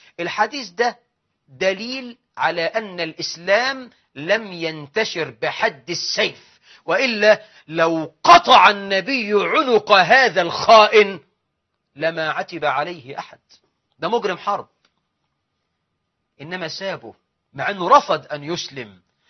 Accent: Egypt; أقدر أقف قدام أي واحد عربي سعودي إماراتي بحريني قطري مغربي جزائري واقول له انا مصري

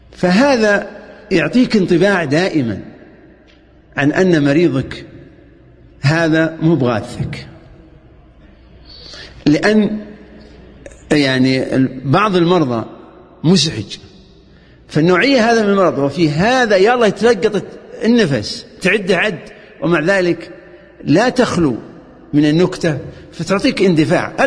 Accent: Al Majmaah, Riyadh Province, Saudi Arabia; أنت من وين؟ أنا من المجمعة

